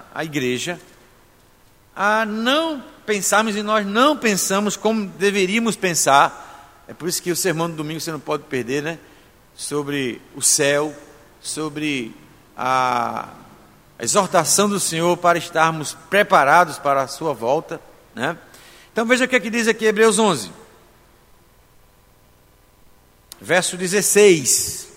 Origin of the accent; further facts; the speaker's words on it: João Pessoa, Paraíba, Brazil; A nossa identidade, nós somos brasileiros, paraibanos, pessoenses